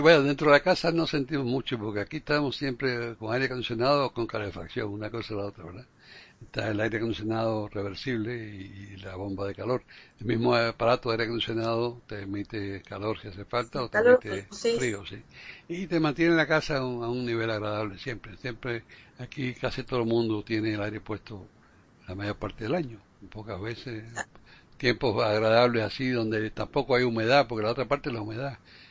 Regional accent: Havana, Cuba; yo cuando nací, me crié en La Habana, ahí en mi casa no había aire acondicionado

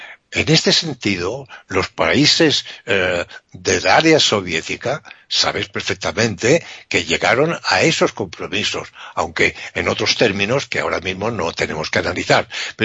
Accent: Spain; por lo menos en mi país ahora mismo, nadie cultiva nada, muy poca gente se dedica al campo. En Mallorca, que era un país, o sea, un territorio del país, de España

